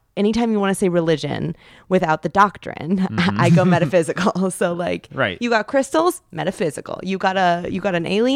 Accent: Indiana, United States; now in Pasadena, United States; I'm from Indiana.

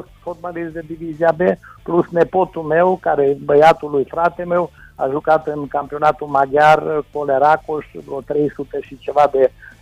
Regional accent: Cehu Silvaniei, Sălaj County, Romania; born there; eu m-am născut în Cehul Silvaniei, într-o familie de oameni deosebiți și oameni care au muncit în viața lor și au venit în România prin anii 1920

